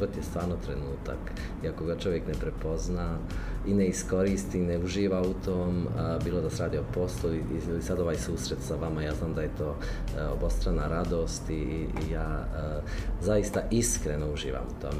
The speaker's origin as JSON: {"language": "Bosnian", "town": "Brčko", "region": "Brčko District", "country": "Bosnia & Herzegovina", "said": "I nas puno Brčaka, glumaca, režisera ima. i ono kad se spomene, ne znam, neko kad me pita odakle si, ja se uvijek zezam, ono, Brčko"}